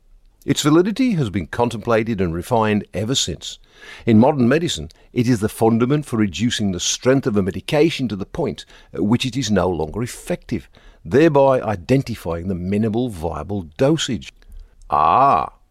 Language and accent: English; Wales, United Kingdom; I have hitherto felt no more threatened than when strolling the alleys of my hometown in rural Wales.